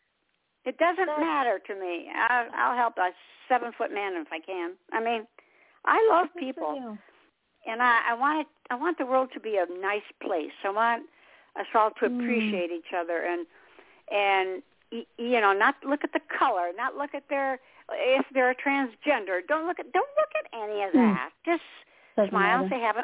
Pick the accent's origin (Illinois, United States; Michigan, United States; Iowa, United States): Michigan, United States; And I'm originally from Michigan, so I really appreciate it here.